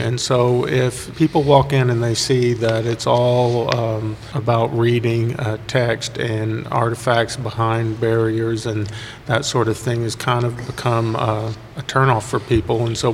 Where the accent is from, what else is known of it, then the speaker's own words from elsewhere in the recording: Arkansas, United States; now in Houston, United States; Well, I'm originally from Arkansas, but I moved to Houston.